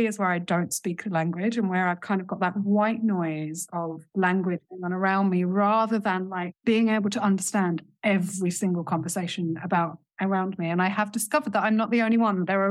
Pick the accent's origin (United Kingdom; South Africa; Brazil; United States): United Kingdom; England; accent: English; now in Spain; So my accent is English, currently in Spain.